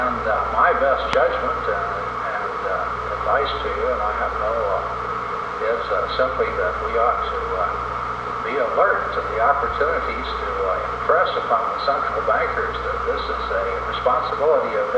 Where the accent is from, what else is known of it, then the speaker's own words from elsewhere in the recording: United States; I must admit that galls me as an American.